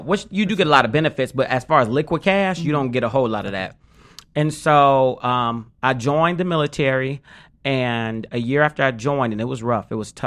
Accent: Detroit, Michigan, United States; this is right when Detroit, because I'm from Detroit, was just coming on the upswing from the recession crash.

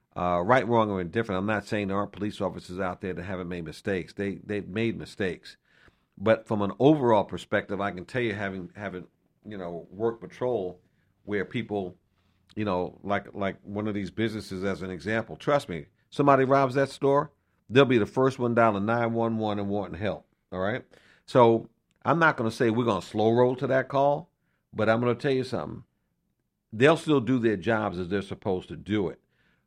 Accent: New York, United States; I'm from New York. These are police officers that also walk the beat.

